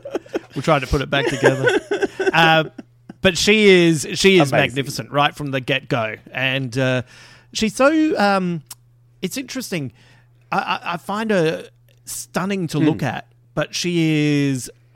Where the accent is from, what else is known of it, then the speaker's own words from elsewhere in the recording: Adelaide, South Australia, Australia; I'm allowed to say that I'm from Adelaide and I don't have a sister anyway.